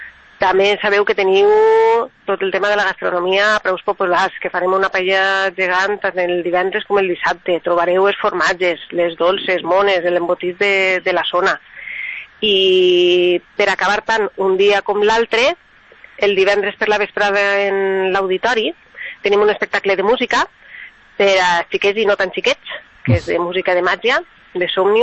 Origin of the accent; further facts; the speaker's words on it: Benilloba, Valencian Community, Spain; perquè quan te'n vas a qualsevol lloc i dius d'on eres, de Benilloba, diu, ai, els subhastadors, així venien a vendre mantes i faixes i tot el que es feia en Benilloba